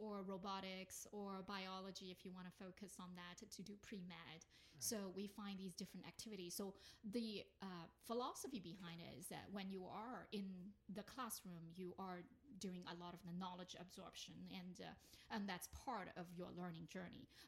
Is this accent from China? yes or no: yes; China; now in United States; which is quite different when I was growing up in China.